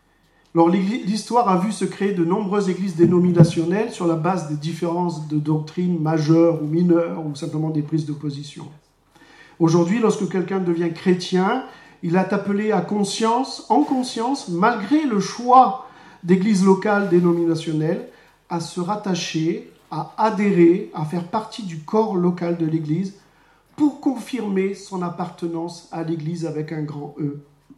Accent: Algeria; born there; Enfin, je suis pas né en France, je suis né en Algérie, mais c'était français à l'époque.

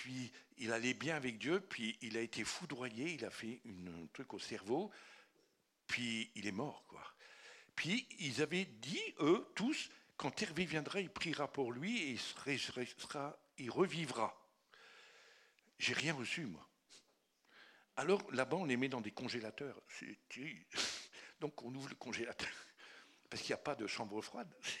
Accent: France; Mais on est français, quoi.

